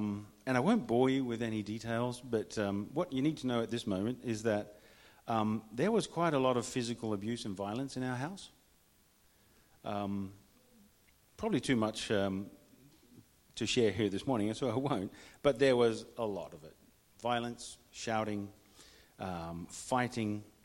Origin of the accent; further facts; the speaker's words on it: Netherlands; growing up in the Netherlands as a young man, actually things did not get a whole lot better for me.